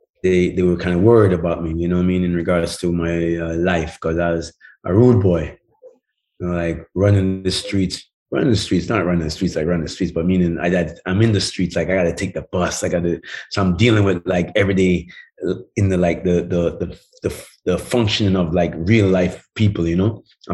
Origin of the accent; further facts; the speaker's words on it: Jamaica; now in United States; So anyway, that was me growing up in Jamaica. So I came to America now.